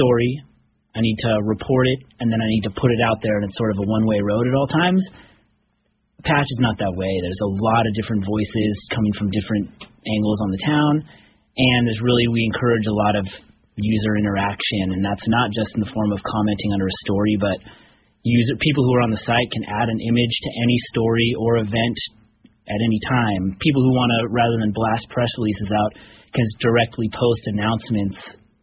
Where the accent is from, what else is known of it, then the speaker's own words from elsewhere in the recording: Winters, California, United States; And I grew up in Winters, about just 10 miles away